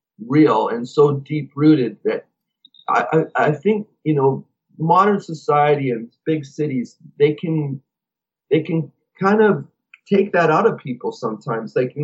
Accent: Canada; and they'd say, well, where did you guys come from? We say, we're from Canada.

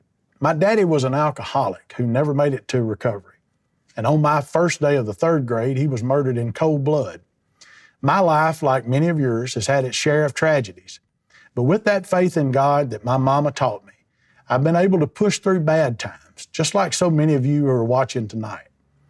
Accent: Nettleton, Mississippi, United States; When I was growing up in Nettleton, my mama worked at the local garment factory before it shut down.

